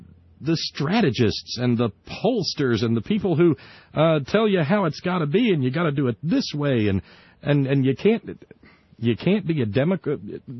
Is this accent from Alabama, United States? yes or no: yes; Alabama, United States; Forgive me, but I was born and raised in Alabama